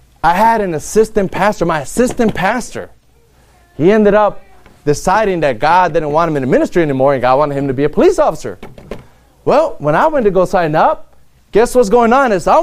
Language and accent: English; East Palo Alto, California, United States; All right … I'm from East Palo Alto, California.